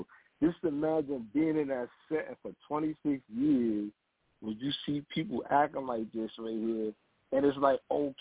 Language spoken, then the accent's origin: English; Brooklyn, New York, United States; Alhamdulillah. I'm from Brooklyn, New York.